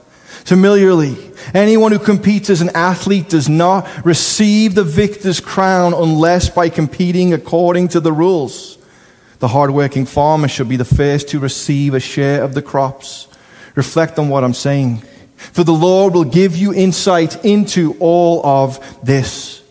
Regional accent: England, United Kingdom; I'm the one speaking English. I'm from England. I don't have an accent.

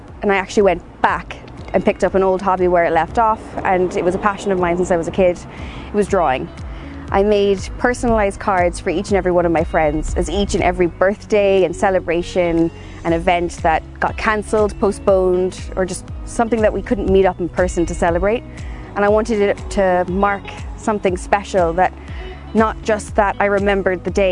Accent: Kinsale, Munster, Ireland; I'm an illustrator from Kinsale.

